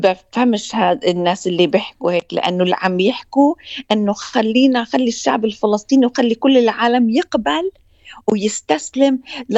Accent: United States; إن ولدت وربيت بأمريكا

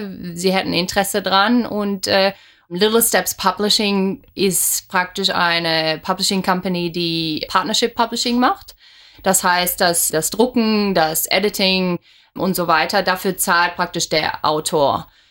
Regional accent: Germany; now in Brisbane, Australia; Ich bin vor über 13 Jahren von Deutschland nach Australien gezogen, Brisbane. Lebe hier mit meinem Mann und mit meinen zwei Kindern Pip und Lars.

